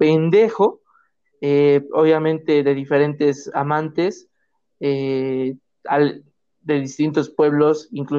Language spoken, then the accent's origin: Spanish; State of Mexico, Mexico; somos dos güeyes del Estado de México